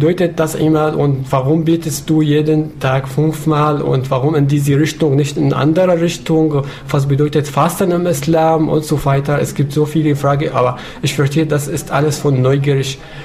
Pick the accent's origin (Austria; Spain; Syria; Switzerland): Syria; German is a second language; now in Rostock, Germany; Ich komme aus Syrien. Ich bin Doktorand an der Universität Rostock, Fachbereich Biologie. Und ich bin seit 5 Jahren